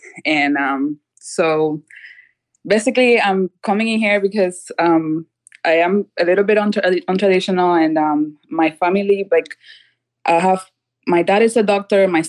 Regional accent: Cuba; now in United States; so I'm originally from Cuba.

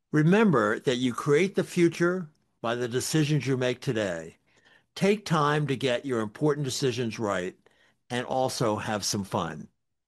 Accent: Maryland, United States; I grew up in Maryland, went to the Maryland shore when I was growing up.

